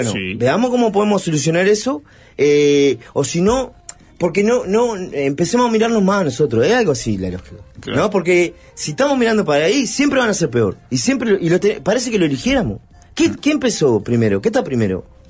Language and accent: Spanish; Uruguay